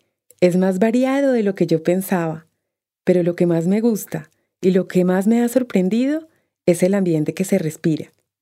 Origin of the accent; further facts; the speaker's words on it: Colombia; Como soy colombiana, no notan que soy extranjera.